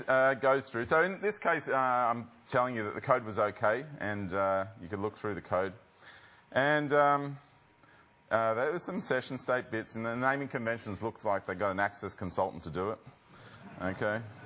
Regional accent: Sydney, New South Wales, Australia; All right, and I come from Sydney.

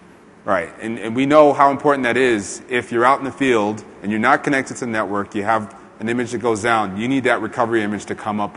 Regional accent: New York, United States; I'm from New York, and we work with a lot of customers in the New York area

